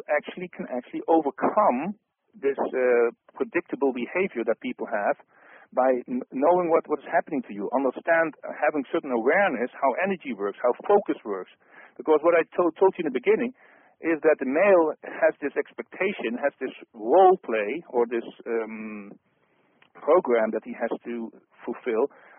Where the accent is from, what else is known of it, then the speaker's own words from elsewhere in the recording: Netherlands; English is a second language; I'm trying to translate from Dutch to English now. And I'm from the Netherlands, so forgive me if I sometimes have a strange translation.